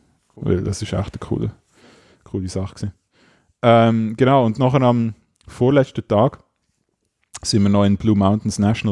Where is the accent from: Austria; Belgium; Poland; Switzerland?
Switzerland; da habe ich mir jetzt also auch als Schweizer gesagt